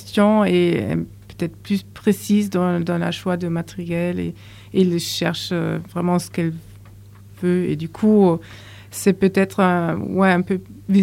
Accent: Berlin, Germany; French is a second language; moi je viens de Berlin. En fait, j'ai vécu 15 ans à Berlin.

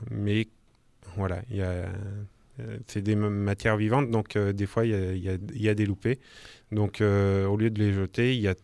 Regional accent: Nouvelle-Aquitaine, France; also born or lived in Dordogne / Paris / Ardèche; now in Valence, France; J'ai navigué plusieurs fois en France, je suis né en Dordogne, j'ai grandi en Limousin, j'ai fait 3 ans sur Paris et je suis arrivé en 2012 en Ardèche et maintenant je suis à Valence.

